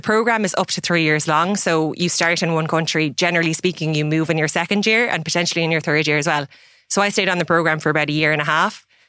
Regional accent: Ireland; now in Toronto, Canada; being an Irish person who lives abroad and talking to people in America and for me, people in Toronto, you get excited about the modern vibrancy of Ireland.

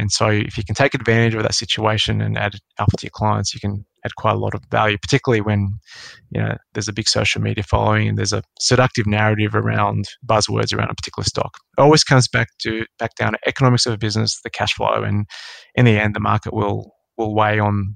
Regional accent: Sydney, New South Wales, Australia; I grew up in Western Sydney.

